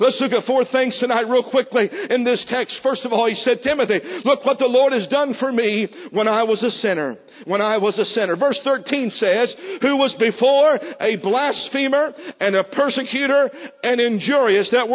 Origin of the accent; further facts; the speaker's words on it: Ohio, United States; I'm not here because I'm from Southern Ohio.